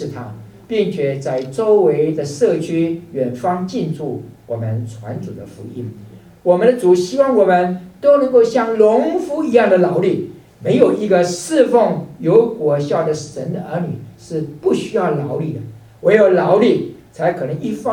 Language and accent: Chinese; China; 勤劳，我想我们中国人最了解了，中国是农业社会